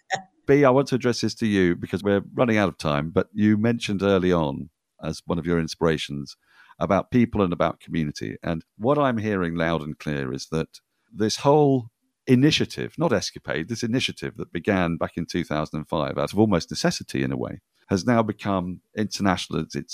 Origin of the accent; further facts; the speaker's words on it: London, United Kingdom; I live in London, I'm from London, and it's a relatively anonymous environment.